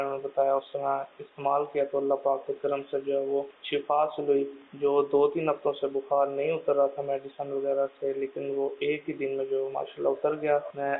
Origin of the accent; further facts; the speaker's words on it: Gujarat, India; मैं गुजरात से हूँ